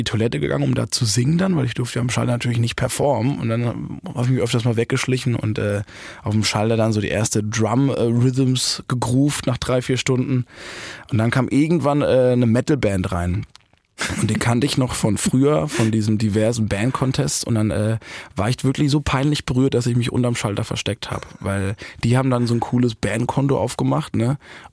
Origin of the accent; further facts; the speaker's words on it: Baden-Württemberg, Germany; Ich komme ja aus Baden und mich hat einfach niemand verstanden über der Grenze von Frankfurt.